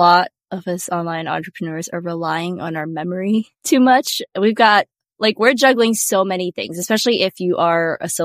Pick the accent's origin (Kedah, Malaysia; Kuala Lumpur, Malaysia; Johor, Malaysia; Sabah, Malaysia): Kuala Lumpur, Malaysia; now in Tampa, United States; I am based in sunny Tampa, Florida, but I am originally from Kuala Lumpur, Malaysia.